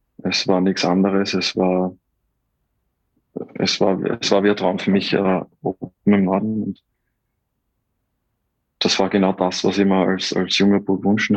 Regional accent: Austria

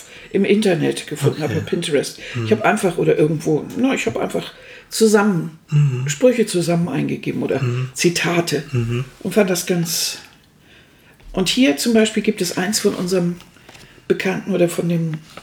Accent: Germany; Ne, wir als Deutsche, wie so immer so Gruppenbildung zusammen. Wir suchen immer danach, dass wir Teil eines Ganzen sind.

